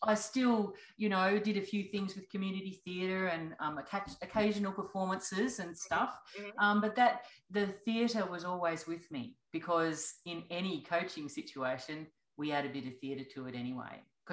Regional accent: Brisbane, Queensland, Australia; And I packed up my two teenage children and came back home to where my mum was and my family.

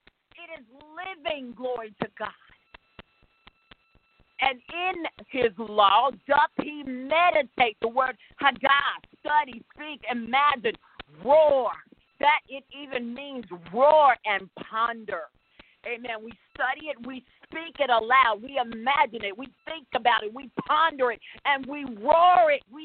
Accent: United States; being a woman of color, being an African-American myself, I grew up black in America just like the rest of us.

